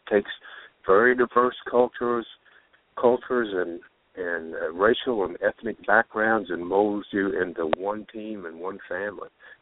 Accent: Oklahoma, United States; because he's an Oklahoman and an Indian and a leader, and from my home state, I kind of have a tendency to like him.

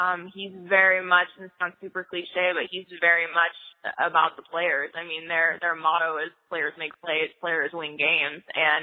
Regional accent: Phoenix, Arizona, United States; I grew up in Phoenix, so I you know, I've been an In-N-Out fan my whole life

